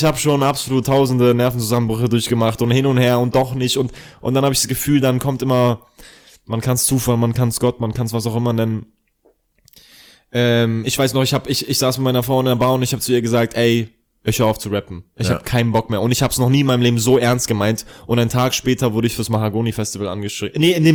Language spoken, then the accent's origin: German; Ingolstadt, Bavaria, Germany; Ja, ich komme aus Ingolstadt.